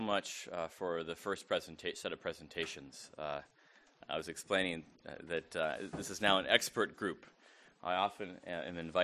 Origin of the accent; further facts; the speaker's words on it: Minneapolis, Minnesota, United States; I come from Minneapolis, Minnesota in the United States.